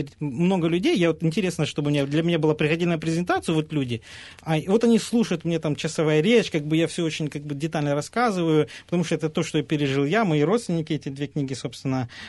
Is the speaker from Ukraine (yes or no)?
yes; Rovenky, Luhansk Oblast, Ukraine; Ну, я из Ровенек, такой город есть